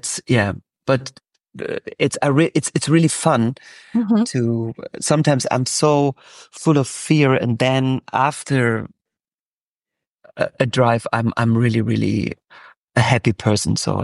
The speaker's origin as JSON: {"language": "English", "town": "Magdeburg", "region": "Saxony-Anhalt", "country": "Germany", "tie": "born or raised there", "said": "Maybe one day for a day or for a week, I would be a tram driver in my hometown, Magdeburg."}